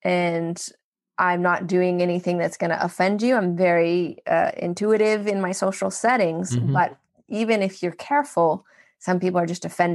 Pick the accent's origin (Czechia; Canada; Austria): Canada; As a Canadian, you're allowed 90 days.